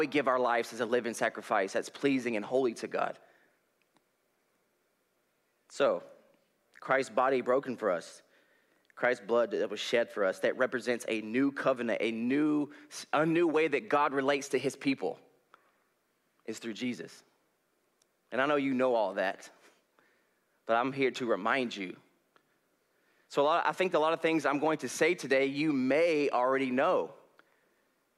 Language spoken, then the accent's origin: English; North Carolina, United States; now in Pismo Beach, United States; I came from North Carolina to California here in Pismo to do Youth with the Mission.